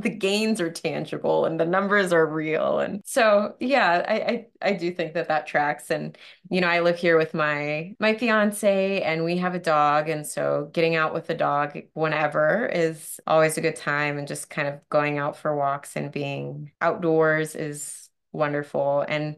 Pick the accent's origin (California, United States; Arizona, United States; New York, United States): Arizona, United States; because I'm from Arizona and we live in a very snowy, wintry place.